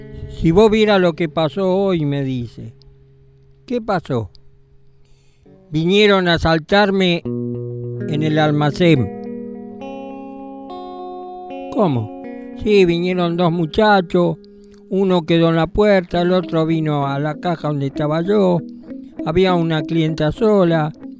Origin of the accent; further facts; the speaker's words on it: Avellaneda, Buenos Aires Province, Argentina; yo me crié en Avellaneda, allá en el sur, cerca de la cancha Independiente.